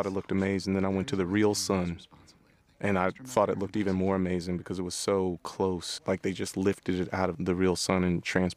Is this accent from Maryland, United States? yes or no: yes; Silver Spring, Maryland, United States; I'm from Silver Spring. While we're shouting out Maryland folks.